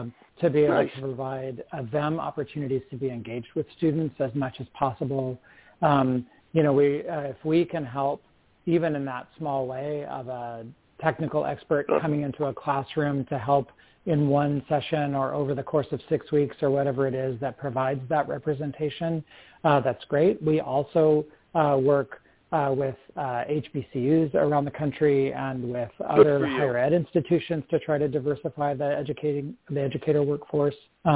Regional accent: Corpus Christi, Texas, United States; now in Seattle, United States; I grew up in South Texas, in Corpus Christi, Texas.

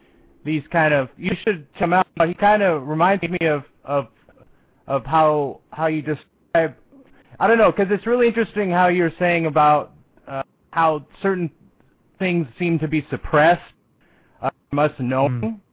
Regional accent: Oregon, United States; I'm from the Pacific Northwest, Oregon, cool.

